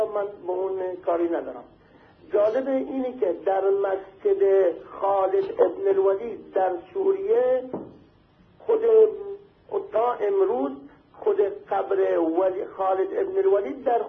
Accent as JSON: {"language": "Persian", "country": "Iraq", "second_language": "Persian", "said": "من بنده عراقی هستم ولی خب فارسی رو یاد گرفتم"}